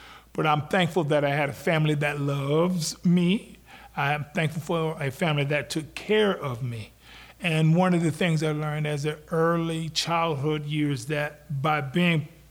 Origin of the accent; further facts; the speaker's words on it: Cocoa, Florida, United States; Born and reared right here in Cocoa, Florida, I'm happy to say. I recall dirt roads. I recall kerosene heaters, citrus.